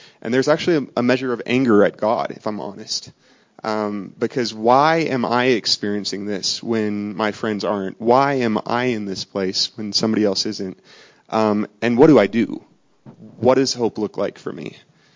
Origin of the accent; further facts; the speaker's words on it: Minnesota, United States; I feel right at home in the ice and the snow. I grew up in Minnesota, so this is like heaven to me.